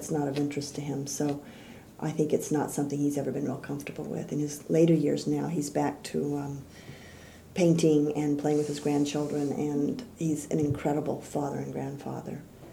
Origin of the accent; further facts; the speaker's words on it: Wasco, California, United States; born there; I was born in Wasco, California. Wasco is the a farming community in near Bakersfield in San Joaquin Valley. It was about 6,000 people. I was born in 1945 at the close of the war.